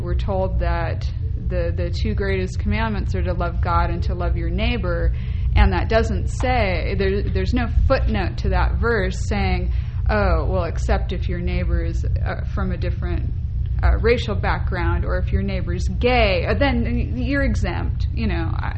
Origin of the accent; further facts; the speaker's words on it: Los Angeles, California, United States; I grew up in Los Angeles, in East Los Angeles to be precise, and I was a minority in my high school of 3,500 students